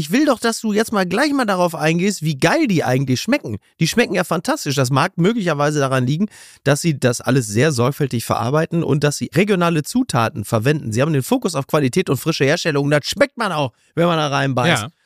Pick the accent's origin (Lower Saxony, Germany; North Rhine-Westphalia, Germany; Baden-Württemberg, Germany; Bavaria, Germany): North Rhine-Westphalia, Germany; Henrichenburg; Also ich war in meinem Heimatdorf in Henrichenburg im Supermarkt